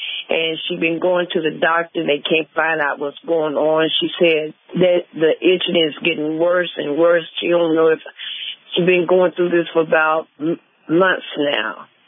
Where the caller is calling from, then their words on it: Columbus, Ohio, United States; I'm calling from Columbus, Ohio.